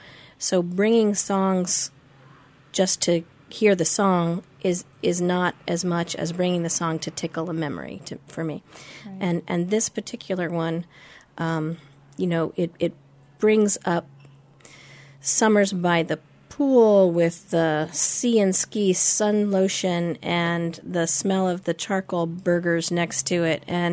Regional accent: Sitka, Alaska, United States; also born or lived in Georgia / Oklahoma / Germany / Illinois; I was an Army brat, so I was born in Georgia and lived in Oklahoma and Germany and Illinois and North Carolina and then up in the interior of Alaska and then very briefly down in Washington State

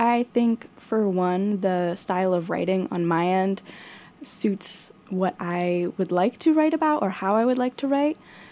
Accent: New Jersey, United States; Yes, I'm from the East Coast, so big change for me.

